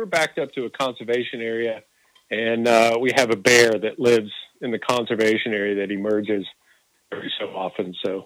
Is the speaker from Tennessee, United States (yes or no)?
yes; Maryville, Tennessee, United States; moved away as an adult; now in Florida, United States; Originally, I grew up in a little town called Maryville, Tennessee.